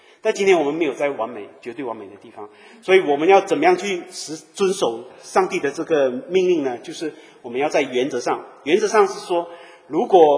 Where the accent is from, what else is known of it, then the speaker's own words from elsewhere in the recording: Malaysia; 我们马来西亚啊，我在马来西亚长大，我吃猪肉的